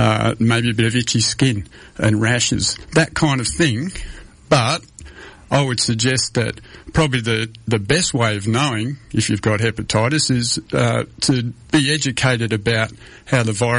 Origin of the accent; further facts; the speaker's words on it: Western Australia, Australia; Firstly, I'd like to say that I feel privileged and to be born and raised on Noongar Boodja and to be living and working on the country.